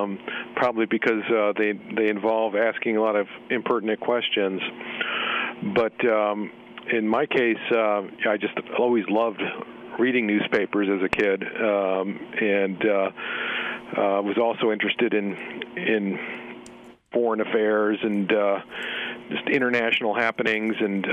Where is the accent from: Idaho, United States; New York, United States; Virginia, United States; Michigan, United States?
Virginia, United States; Alexandria; also born or lived in Washington, D.C.; Well, I kind of grew up all over, mostly in the Washington, D.C. area. I grew up in the town of Alexandria, which is across the Potomac from the Capitol